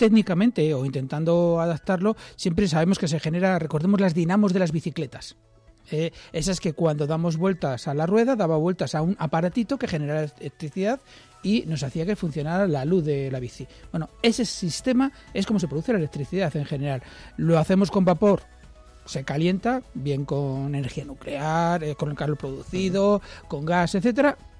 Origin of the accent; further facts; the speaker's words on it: Community of Madrid, Spain; cuando salimos los que somos de la Comunidad de Madrid fuera